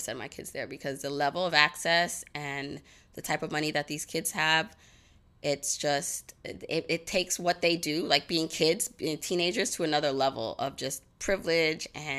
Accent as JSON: {"language": "English", "town": "Brooklyn", "region": "New York", "country": "United States", "tie": "born or raised there", "said": "when I grew up here in Brooklyn, I had a lot, even I went to public school and I had a lot of access."}